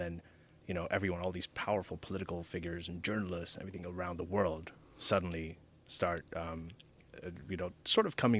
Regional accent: Libya; moved away as an adult; also born or lived in Saudi Arabia / Pakistan; I grew up in Libya, Saudi Arabia, Pakistan. I didn't come to North America until I was 24. And I grew up in pretty much Muslim majority countries and some very conservative ones

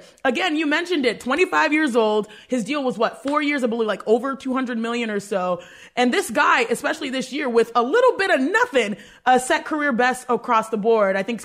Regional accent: Houston, Texas, United States; my family, born and raised in Houston, Texas, me and my siblings, and Houston, you know, has a dear part of my life and heart.

